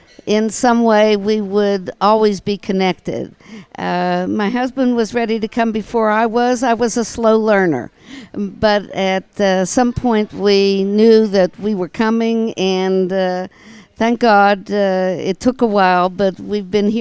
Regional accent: Pittsburgh, Pennsylvania, United States; I'm from Pittsburgh. I've been accused of having a Southern accent, but it's really just Pittsburgh.

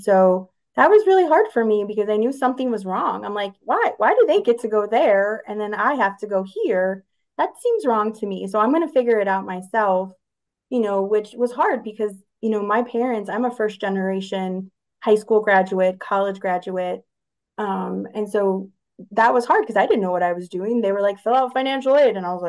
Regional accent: Chicago, Illinois, United States; So, I grew up in Chicago, in the city, the actual Chicago.

